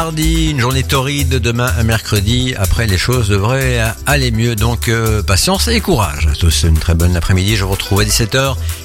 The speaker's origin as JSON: {"language": "French", "country": "Belgium", "said": "Chez nous en Belgique, les cafés et les restos sont tout aussi fragilisés"}